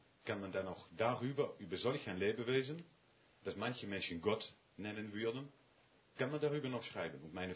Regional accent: Netherlands; first language Dutch; German is a second language; denn meine Muttersprache ist nicht holländisch, ist nicht deutsch, sondern holländisch

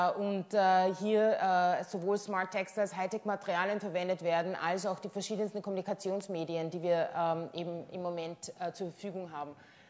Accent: Burgenland, Austria; Und da bin ich im Burgenland aufgewachsen

